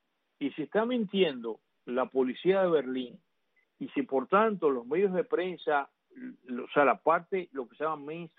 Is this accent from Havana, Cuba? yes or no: yes; Havana, Cuba; Yo como cubano, habanero